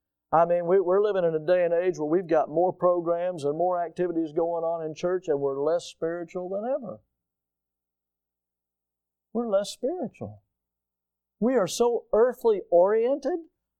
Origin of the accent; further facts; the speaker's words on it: United States; Now, I'm an American.